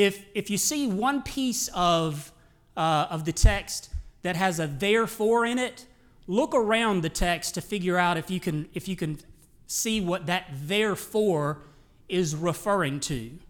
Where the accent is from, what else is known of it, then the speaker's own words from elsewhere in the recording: Mississippi, United States; Now, I'm from South Mississippi, so for the first 2 decades of my life, I knew William Carey as nothing more than a little Baptist college